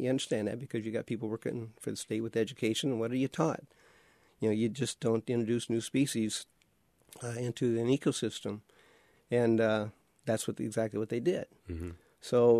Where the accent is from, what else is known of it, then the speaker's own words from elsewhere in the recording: Iowa, United States; I'm actually from Iowa.